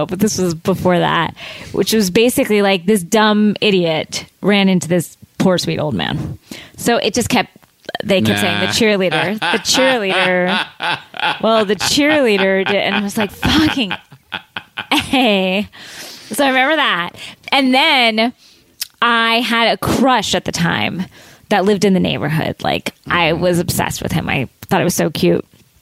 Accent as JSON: {"language": "English", "region": "Florida", "country": "United States", "tie": "born or raised there", "said": "I grew up in Florida, so most of the people driving next to you were 100 years old."}